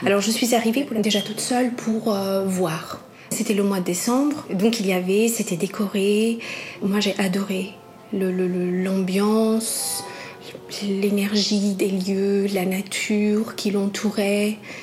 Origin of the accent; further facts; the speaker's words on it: Albania; now in France; Moi, je viens d'Albanie. Je suis née, j'ai grandi là-bas, mais ça fait quand même 23 ans que je suis en France.